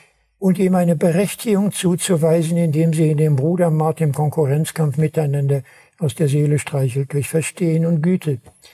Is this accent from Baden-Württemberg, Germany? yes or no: no; Bergkamen, North Rhine-Westphalia, Germany; Man wollte damals in meinem Heimatort Bechkamen das chemische Werk angreifen.